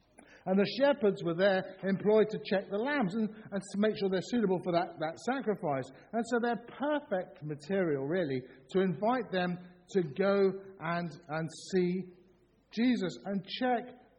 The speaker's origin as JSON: {"language": "English", "region": "England", "country": "United Kingdom", "said": "because I know that we're English. Most of us are English."}